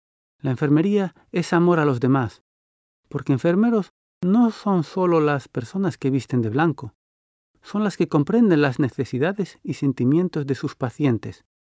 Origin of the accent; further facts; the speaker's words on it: Oviedo, Asturias, Spain; Fue en mi ciudad natal, Oviedo.